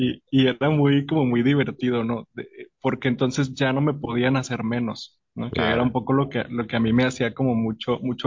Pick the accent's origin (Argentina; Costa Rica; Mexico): Mexico; Monterrey, Nuevo León; born there; Te cuento que yo nací en Monterrey, en una familia pues muy normal, considero yo.